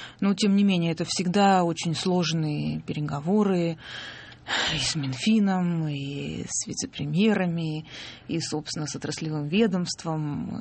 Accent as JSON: {"language": "Russian", "town": "Krasnodar", "region": "Krasnodar Krai", "country": "Russia", "tie": "born or raised there", "said": "когда в моем родном городе Краснодаре появился интернет и появился первый форум"}